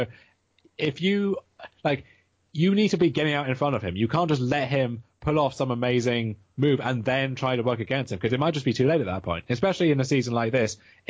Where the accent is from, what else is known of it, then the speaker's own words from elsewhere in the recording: the South, United States; I grew up in the South.